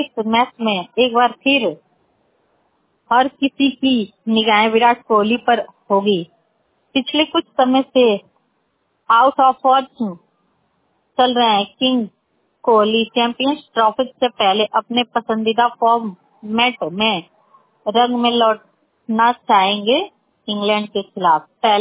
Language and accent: Hindi; Martha, Uttar Pradesh, India; मरथा ग्राम जिला गाजीपुर की रहने वाली हूँ।